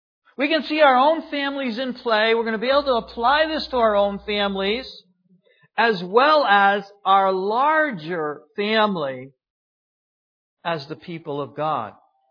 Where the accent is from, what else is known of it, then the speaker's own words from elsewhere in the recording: Troy, New York, United States; I'm from Troy, New York. There's a Shushan just up the road from us, just a couple of miles.